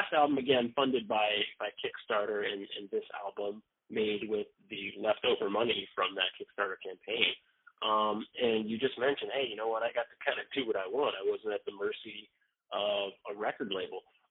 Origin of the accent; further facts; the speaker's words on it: Detroit, Michigan, United States; I'm from Motown. Currently sitting in Motown